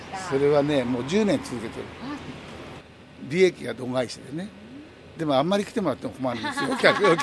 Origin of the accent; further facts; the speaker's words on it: Yamanashi, Japan; moved away; うちは自分の実家が山梨で、そこから持ってきてる桃ですから、今年は美味しいよ。